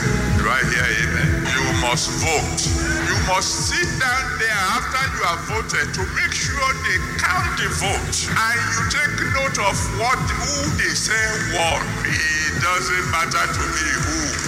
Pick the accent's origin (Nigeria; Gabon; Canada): Nigeria; as a Nigerian, every one of you, you are Nigerians.